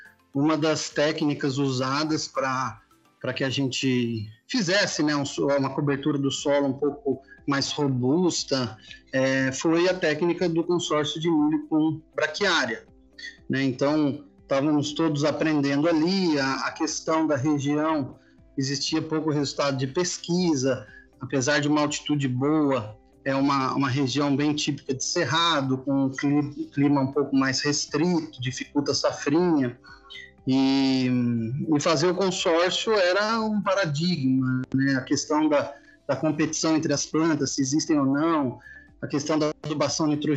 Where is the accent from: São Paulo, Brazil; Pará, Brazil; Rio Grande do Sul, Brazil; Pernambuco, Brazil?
São Paulo, Brazil; Eu sou paulista, paulistano e são paulino, né, um menino da cidade grande, né? Mas sempre com muito contato com o agro, né?